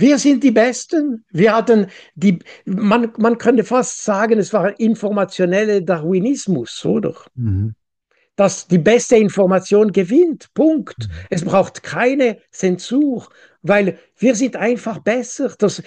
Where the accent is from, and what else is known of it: Switzerland; German is a second language